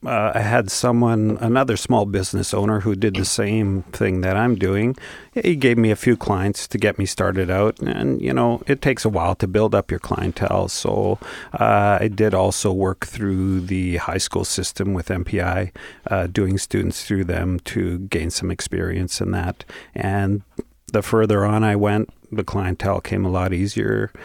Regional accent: Winnipeg, Manitoba, Canada; I was born in Winnipeg, a lifelong Winnipegger. Parents came from Germany, so they were immigrants, and grew up in Fort Garry.

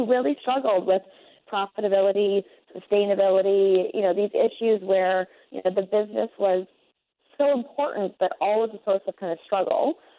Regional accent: Edmonton, Alberta, Canada; now in New York, United States; So I live in New York, but I am proudly Canadian. I'm originally from Edmonton, Alberta, so I'm a prairie girl. And I grew up in Edmonton

